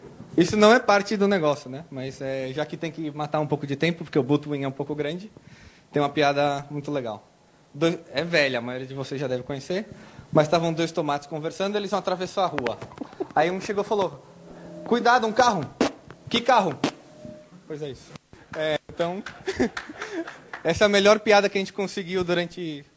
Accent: Brazil; Como eu sou brasileiro, eu ia contar uma piada de português, mas é melhor não.

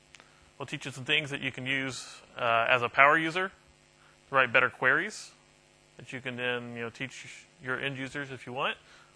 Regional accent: Houston, Texas, United States; I'm from Houston, Texas, so don't mind the accent.

